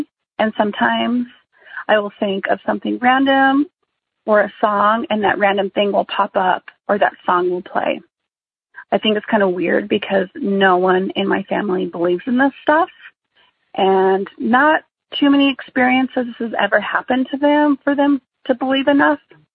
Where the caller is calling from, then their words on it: New Mexico, United States; I am calling from New Mexico.